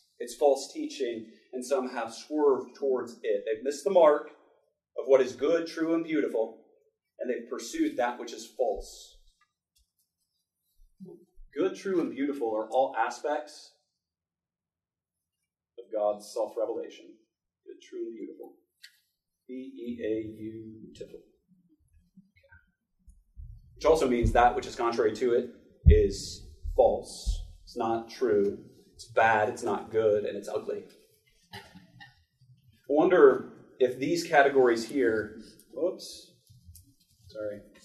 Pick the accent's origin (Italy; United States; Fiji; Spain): United States; the South; Now, again, I'm from the South